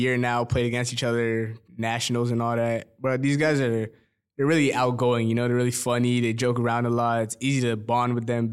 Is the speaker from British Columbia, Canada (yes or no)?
no; Edmonton, Alberta, Canada; born there; Yeah, my parents and a couple of my brothers were born in Burundi. I was born in Edmonton